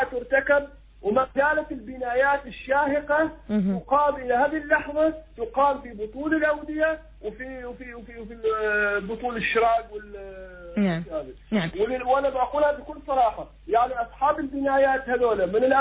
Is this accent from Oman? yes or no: yes; Oman